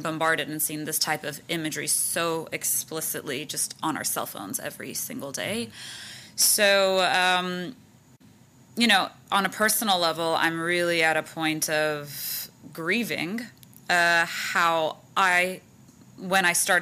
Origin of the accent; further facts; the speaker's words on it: Armenia; we come from Armenia, which is this tiny country tucked away in the Caucasus